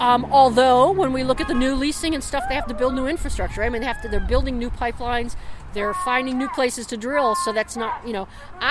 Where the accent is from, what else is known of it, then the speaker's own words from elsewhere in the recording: Cleveland, Ohio, United States; I mean, up in Cleveland, I'm from Cleveland.